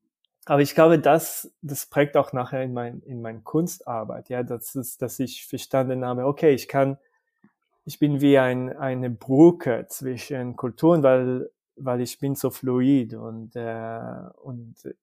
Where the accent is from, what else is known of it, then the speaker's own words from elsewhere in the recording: Israel; German is a second language; now in Germany; weil ich komme aus Israel und ich habe was gelernt und jetzt ich versuche diese Grenze zu schieben